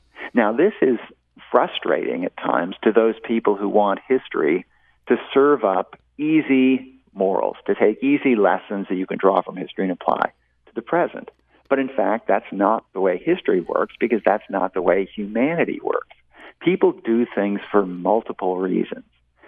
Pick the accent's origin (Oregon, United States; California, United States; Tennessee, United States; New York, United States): Oregon, United States; Portland; I grew up in Portland, Oregon, and my grandparents had a house in the Mount Hood National Forest, about 45 miles outside of Portland, and I would spend summers there.